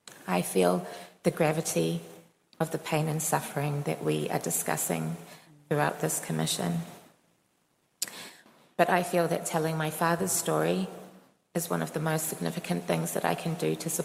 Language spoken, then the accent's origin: English; Fiji; moved away as an adult; now in New Zealand; I am of Samoan and Balangi extraction, but I was born in Fiji and did my schooling there. I moved to New Zealand when I was 18 years old.